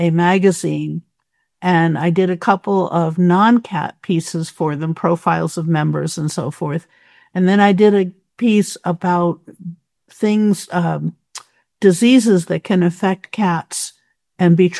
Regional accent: Rochester, New York, United States; Well, I was born and raised in Rochester.

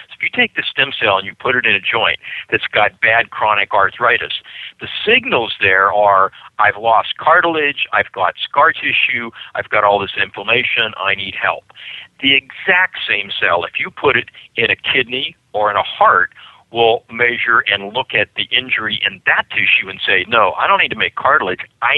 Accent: Oklahoma, United States; You know, I'm from Oklahoma originally

